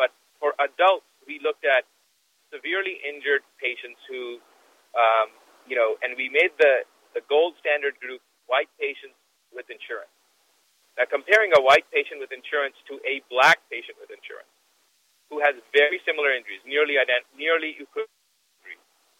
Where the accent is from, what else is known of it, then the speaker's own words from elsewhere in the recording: Midwest, United States; but I had never known anybody personally where I grew up in the Midwest.